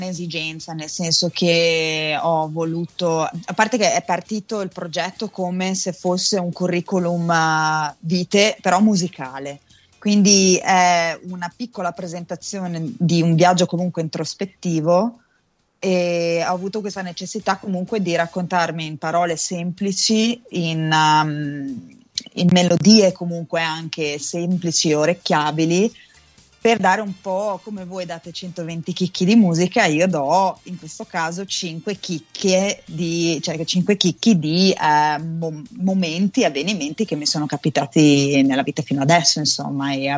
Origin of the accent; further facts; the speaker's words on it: Trentino-Alto Adige, Italy; vengo dalla provincia di Bolzano e sono una cantautrice pop di musica italiana.